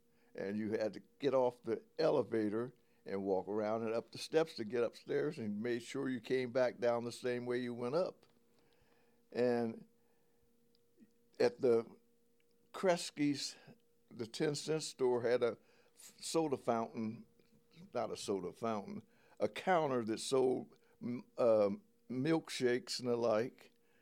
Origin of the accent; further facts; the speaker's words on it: Dayton, Ohio, United States; Born and raised right here in Dayton, Ohio.